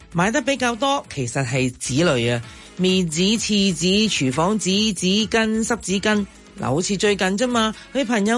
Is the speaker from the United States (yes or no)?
no; Hong Kong; 所以佢哋食牛肉嘅机会高过我哋香港人㗎。